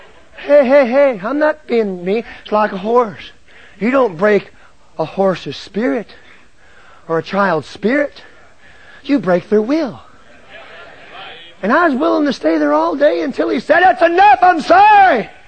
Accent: Carolina, United States; I'm from Carolina. We straight talk, Brother Ingram.

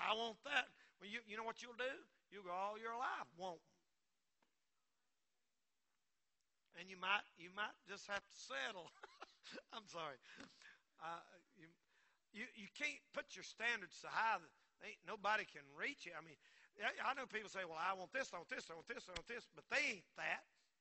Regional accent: Marion, North Carolina, United States; when I grew up in Marion, there wasn't no bars. There wasn't no clubs.

